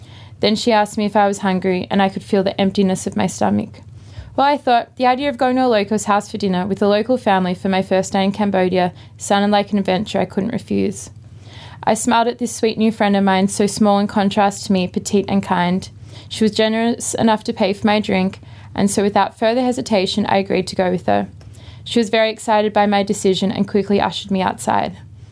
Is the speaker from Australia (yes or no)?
yes; Australia; I smiled politely and told her I was from Australia.